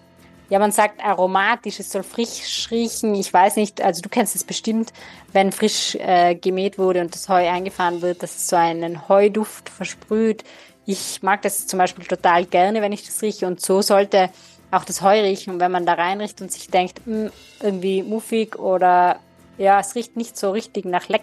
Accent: Austria; bei uns in Österreich

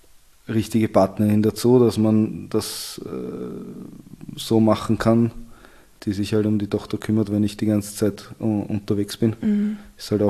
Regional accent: Vienna, Austria; Ich bin in Wien aufgewachsen.

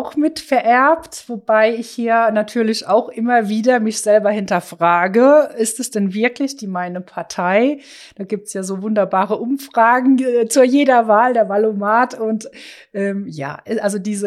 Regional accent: Meisenheim, Rhineland-Palatinate, Germany; born there; Also geboren bin ich in Meisenheim, in der Nachbarverbandsgemeinde, zur Schule gegangen in Lauterecken

